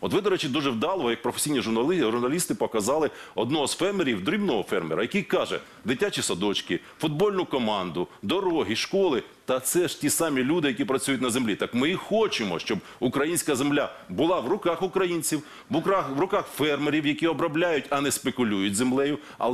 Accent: Zaporizhzhia, Zaporizhzhia Oblast, Ukraine; Скільки родовищ корисних копалин від мого рідного Запоріжжя до Закарпаття оформлено в корупційний спосіб

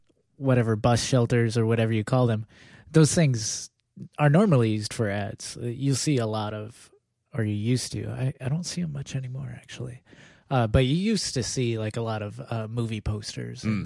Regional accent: Michigan, United States; I growing up in Michigan, kind of saw the trains as kind of antiquated. Mm-hmm. You could in the southern part of Michigan where I'm from, take a train from Jackson, which is kind of north of me

